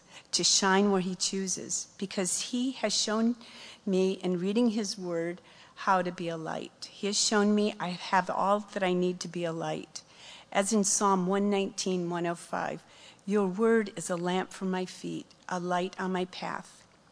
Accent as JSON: {"language": "English", "region": "Michigan", "country": "United States", "tie": "born or raised there", "said": "I was thinking about the time I grew up in Michigan. Michigan is surrounded by the three Great Lakes, and there are a lot of lighthouses on the shores around the state of Michigan."}